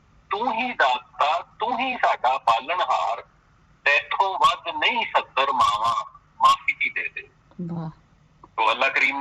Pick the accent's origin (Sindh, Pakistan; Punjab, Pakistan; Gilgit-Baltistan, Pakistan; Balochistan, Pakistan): Punjab, Pakistan; Lahore; now in Canada; اور میں لاہور سے تعلق رکھتا ہوں، اور کینیڈا میں آلموسٹ 20 سال ہو چلے مقیم ہوں.